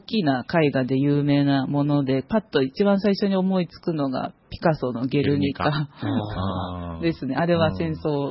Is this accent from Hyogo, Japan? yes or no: no; Matsuzaki, Shizuoka, Japan; 私は松崎町出身なのですが